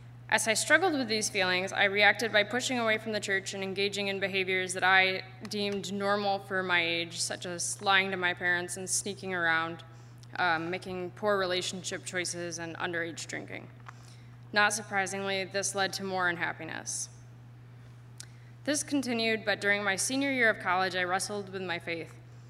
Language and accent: English; South Haven, Michigan, United States; I am from South Haven, Michigan, where I grew up attending a Baptist church with my mother.